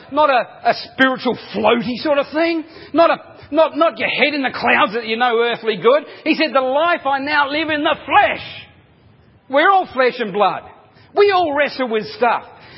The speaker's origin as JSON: {"language": "English", "region": "South Australia", "country": "Australia", "said": "Now I come from South Australia and there are no convicts in South Australia, so we're a free state, so that's okay."}